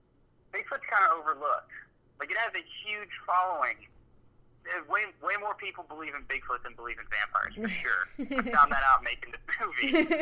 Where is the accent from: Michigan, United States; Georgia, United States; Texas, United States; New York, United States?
Georgia, United States; I guess we're from Georgia, and I really wanted to fold in, like, something believable.